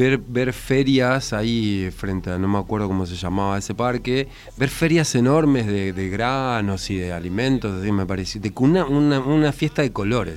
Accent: Argentina

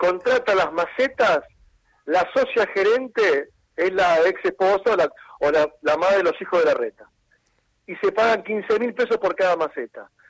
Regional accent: Buenos Aires, Argentina; Segundo, soy un porteño y soy un político que lidé un espacio político. Yo formé un partido político en Capital Federal

